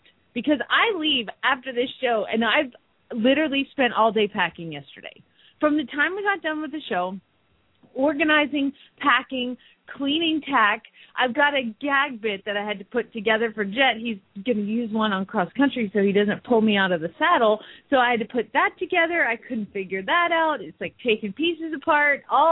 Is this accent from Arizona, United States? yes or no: yes; Phoenix, Arizona, United States; from Phoenix, Arizona